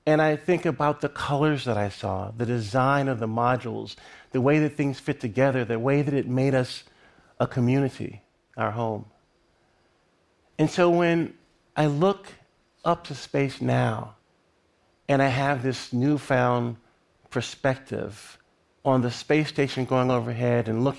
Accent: Lynchburg, Virginia, United States; I'm flying over Lynchburg, Virginia, my hometown, and my family's probably breaking bread.

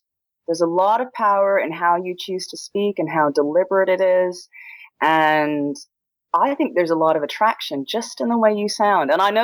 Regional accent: Oregon, United States; moved away as an adult; I grew up in Oregon and I left home. Left the small town, left the farm at 18

